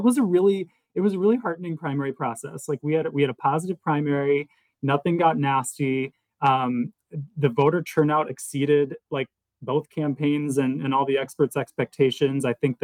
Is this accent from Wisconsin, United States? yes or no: yes; Eau Claire, Wisconsin, United States; I was born and raised here in Eau Claire, and that's where I live.